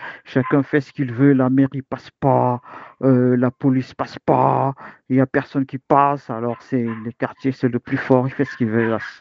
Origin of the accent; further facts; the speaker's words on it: France; en ce moment, je suis pas en France. Bon, la France, je m'identifie parce que forcément, je suis française